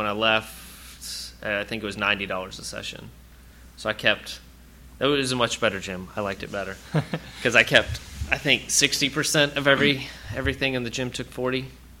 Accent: Dallas, Texas, United States; No, I'm from Dallas, and after college, after undergrad, I went to UT in Austin. We moved back, my wife and I moved back up to Dallas

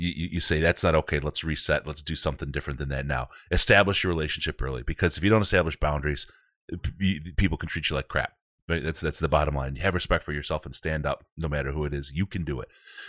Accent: Detroit, Michigan, United States; I grew up in Detroit, so maybe that's where it's at, right?

